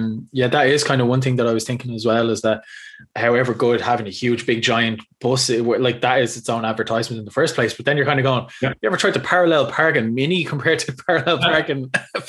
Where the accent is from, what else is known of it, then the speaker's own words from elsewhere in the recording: Blanchardstown, Leinster, Ireland; also born or lived in Smithfield; now in Baltinglass, Ireland; I'm originally from Blanchardstown, moved into Smithfield, and now I'm living out in Wicklow and in Baltinglass.